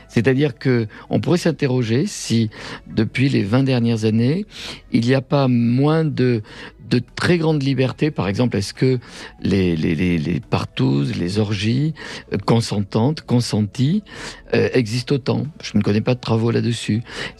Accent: Bordeaux, Nouvelle-Aquitaine, France; moi, je suis originaire de Bordeaux, mais je suis fondamentalement pyrénéen. Dans les Pyrénées, tout le monde siffle. On apprend à siffler. Ma grand-mère m'avait appris, jeune, à siffler.

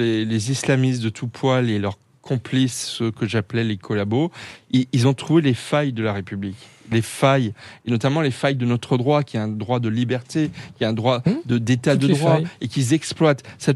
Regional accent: Grand Est, France; Alors moi, je suis alsacien

